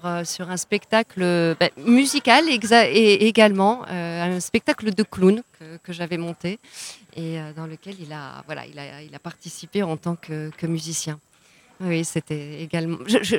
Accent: France; also born or lived in Serbia; j'ai grandi en France.

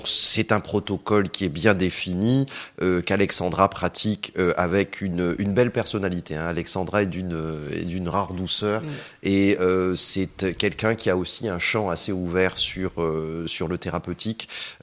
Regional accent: French West Indies, France; Nous sommes des Antilles, nous sommes le produit de la culture française aussi, un peu outre-mer, Guadeloupe, Martinique.

